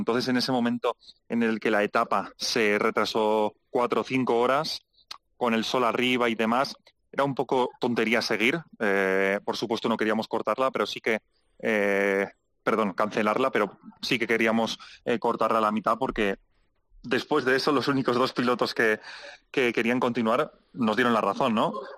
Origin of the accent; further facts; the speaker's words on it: Spain; hasta que no me ven a hablar, no, nadie se cree que soy español